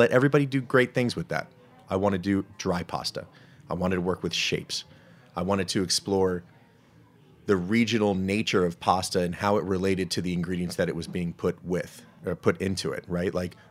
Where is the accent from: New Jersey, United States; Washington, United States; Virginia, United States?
New Jersey, United States; every single pizza was named after a pizza joint I ate at growing up in Jersey. So I'm a Jersey guy.